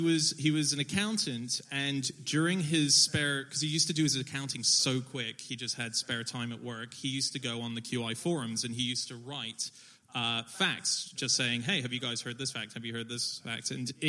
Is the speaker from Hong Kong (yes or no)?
yes; Hong Kong; also born or lived in Sydney, Australia; And I speak Mandarin. I grew up in Hong Kong.